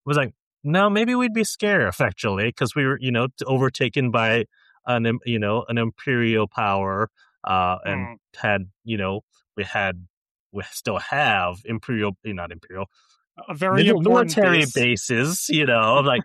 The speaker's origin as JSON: {"language": "English", "region": "Hawaii", "country": "United States", "tie": "born or raised there", "said": "It's funny for me, growing up in Hawaii, to see palm trees in Star Wars."}